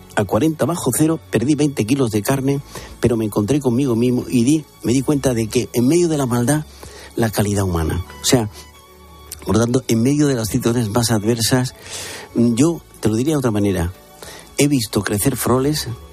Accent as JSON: {"language": "Spanish", "region": "Andalusia", "country": "Spain", "moved": "yes", "lives_now": "Madrid, Spain", "said": "yo soy andaluz, aunque llevo en Madrid 3/4 de vida"}